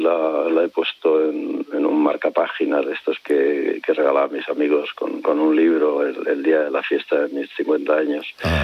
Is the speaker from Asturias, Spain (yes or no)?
no; Community of Madrid, Spain; en Miraflores de la Sierra, que está al lado de mi pueblo, pues en una tómbola cuando yo tenía 5 o 6 años